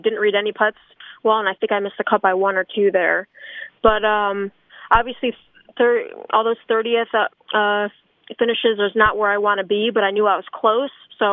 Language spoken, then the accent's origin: English; Hartford, Connecticut, United States; I grew up in Hartford 2 hours away.